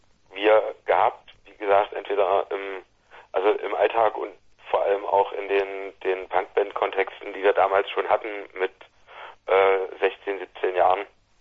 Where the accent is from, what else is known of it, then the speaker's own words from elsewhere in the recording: Hausdorf, Saxony, Germany; also ich komme direkt aus dem Dorf, aus Hausdorf